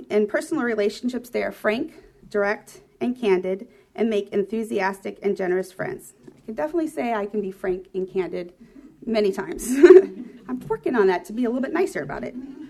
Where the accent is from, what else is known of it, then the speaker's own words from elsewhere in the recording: Colorado, United States; one of my favorite memories of spring is I grew up in Colorado.